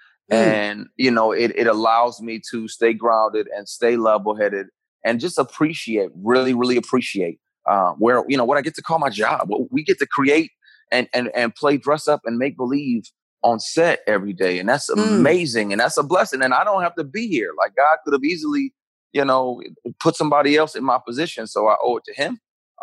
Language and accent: English; Flint, Michigan, United States; also born or lived in Detroit; Born in Detroit, grew up in Flint, Michigan, which is like a smaller, more country version of Detroit.